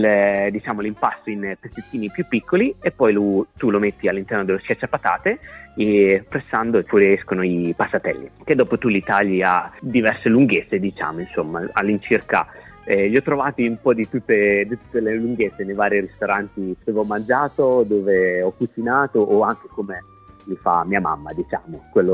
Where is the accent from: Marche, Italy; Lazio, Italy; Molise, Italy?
Marche, Italy; Pesaro; Sì, io sono di Pesaro, quindi diciamo Marche alta